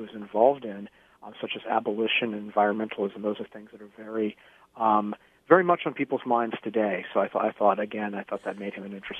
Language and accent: English; New York City, New York, United States; Well, in my case, as a New Yorker, I sort of slowly, Central Park was sort of my common yard, as it is for so many New Yorkers